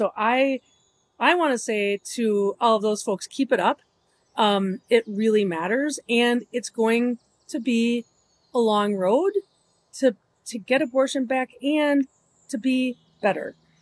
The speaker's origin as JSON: {"language": "English", "region": "Wisconsin", "country": "United States", "tie": "born or raised there", "said": "I'm Southeast. Sorry. We might play sheepshead together. I grew up in the Southwest part of the state. The card games are regional."}